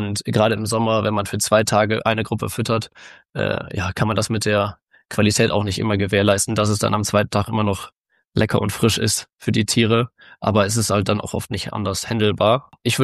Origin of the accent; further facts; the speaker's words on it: North Rhine-Westphalia, Germany; ich komme aus dem Münsterland, aus dem Kreis Borken. Ja, bin auf dem elterlichen Betrieb aufgewachsen